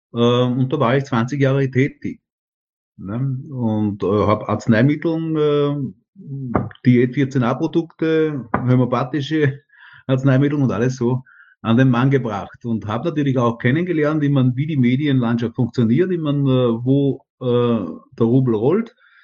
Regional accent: Lambach, Upper Austria, Austria; ich bin aus Oberösterreich, aus Stadelpaurer, gebürtiger Lambacher, ist gleich daneben. Und eher vom Lande angesiedelt, ne?

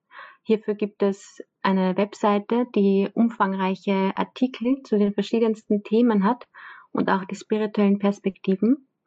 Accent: Lower Austria, Austria; ich komme aus Niederösterreich

